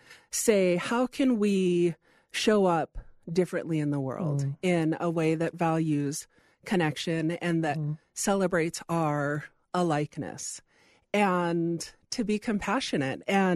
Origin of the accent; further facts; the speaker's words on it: Hawaii, United States; now in Idaho, United States; and I'm from Hawaii, and now I live in Idaho.